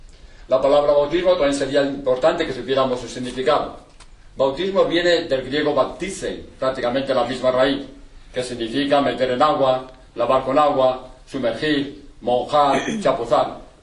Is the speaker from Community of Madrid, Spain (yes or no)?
yes; Madrid, Community of Madrid, Spain; born there; yo nací aquí en Madrid en plena guerra, os podéis imaginar, ¿no?